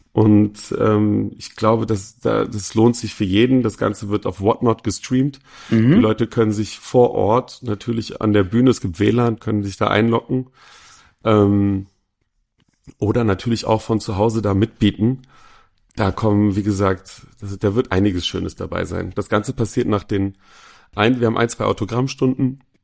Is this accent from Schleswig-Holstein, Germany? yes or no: no; Cologne, North Rhine-Westphalia, Germany; Richtig, im Köln-Bonner Raum.